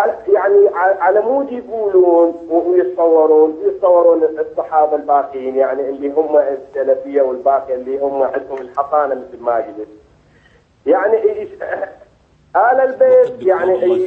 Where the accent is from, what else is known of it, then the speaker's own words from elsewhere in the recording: Fallujah, Al Anbar, Iraq; يعني أنا من الفلوجة